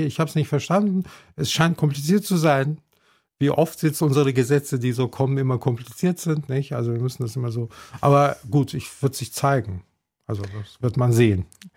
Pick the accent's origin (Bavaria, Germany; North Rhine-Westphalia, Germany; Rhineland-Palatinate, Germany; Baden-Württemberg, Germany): Bavaria, Germany; Munich; Ich komme aus München.